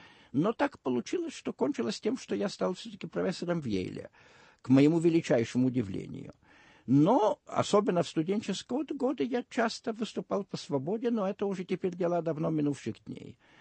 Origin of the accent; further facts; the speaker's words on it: Lithuania; Russian is a second language; я литовец, и, естественно, наверное, русским языком все же не владею как родным, хотя, честно говоря, считаю, что там для меня абсолютно второй родной язык